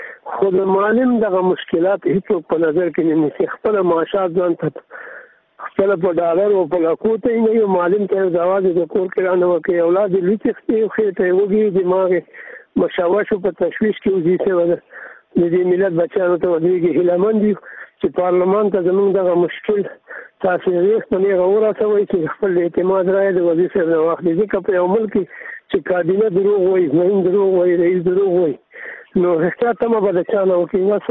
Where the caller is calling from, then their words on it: Laghman, Afghanistan; زه د لغمان ولایت نه یو ښوونکی